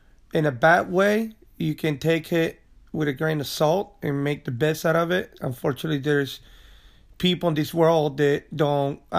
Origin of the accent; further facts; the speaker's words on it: Peru; of me being second generation Italian and being white skin, but still having an accent, still speaking Spanish because I grew up in Peru